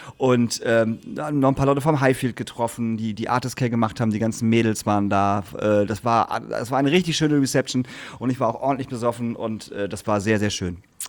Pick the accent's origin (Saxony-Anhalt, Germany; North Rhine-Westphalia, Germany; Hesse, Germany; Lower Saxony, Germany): Lower Saxony, Germany; Lingen; weil wir über meine Heimat, über Lingen gesprochen haben